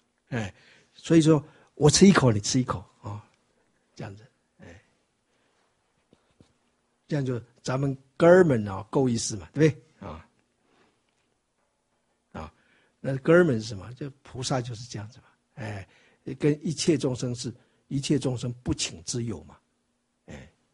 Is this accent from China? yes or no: no; Taiwan; 我们台湾话有一句话说